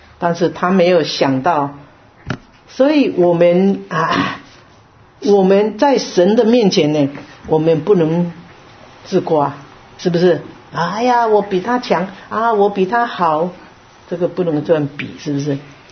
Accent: China; 有时候我经常讲，我们中国人呢、比较客气哈。

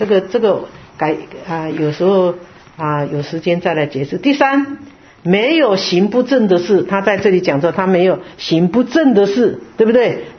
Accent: China; 就是就像我们中国人常常讲说神话

